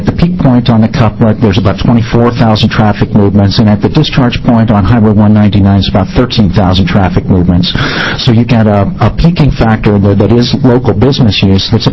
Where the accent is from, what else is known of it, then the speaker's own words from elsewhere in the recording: Grants Pass, Oregon, United States; this guy leaned over and said, "Now, where are you from?" And I said, "I'm Grants Pass."